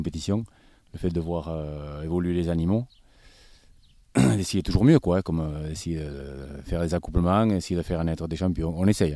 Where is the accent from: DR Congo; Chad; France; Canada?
France; Garravet, Occitanie; born there; Oui, mais je suis né à Garavet, à Lombès plus exactement.